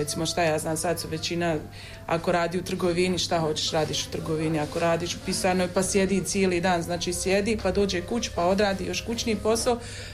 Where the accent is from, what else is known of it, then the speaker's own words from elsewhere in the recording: Slovenia; Pa ja sam rasla u Sloveniji.